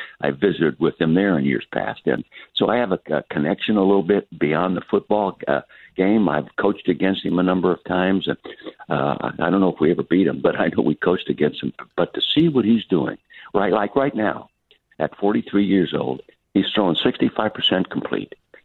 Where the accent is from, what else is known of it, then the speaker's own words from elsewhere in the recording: Calistoga, California, United States; the first time in my 84 years of life I haven't been in my hometown in Calistoga, the Napa Valley. No, I'm still in the East. I live permanently in the East